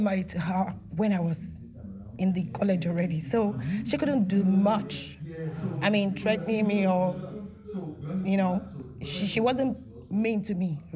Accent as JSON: {"language": "English", "country": "Nigeria", "tie": "born or raised there", "said": "growing up in Nigeria"}